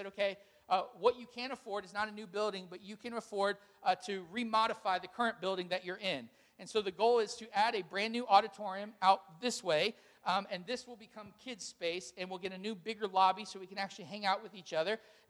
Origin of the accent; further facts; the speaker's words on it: Yorktown, Virginia, United States; When I travel and people say, where are you from? I'm like, Yorktown. They're like, never heard of it. I'm like, did you not sit in history? It's like the birthplace of America.